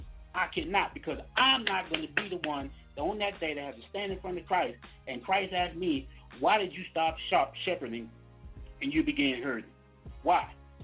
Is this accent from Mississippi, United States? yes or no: yes; Mississippi, United States; Now down south, and I'm from Mississippi.